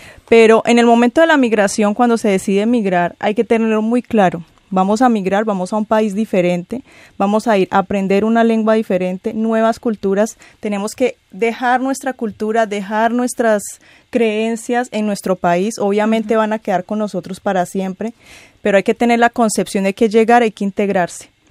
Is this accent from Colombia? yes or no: yes; Colombia; Personalmente, que vengo de Colombia. Los colombianos somos de por sí, de naturaleza, migratorios